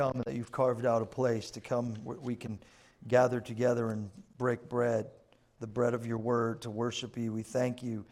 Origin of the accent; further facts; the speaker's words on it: New York, United States; so I like to take people from here all the way back to my hometown in New York for one reason, to bring them to a specific Italian restaurant